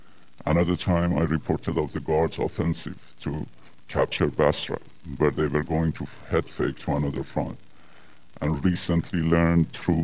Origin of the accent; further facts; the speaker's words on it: Tehran, Tehran Province, Iran; moved away as an adult; now in United States; I was born and raised in Tehran, Iran, and it was in the early 70s that I came to the U.S. to continue my education.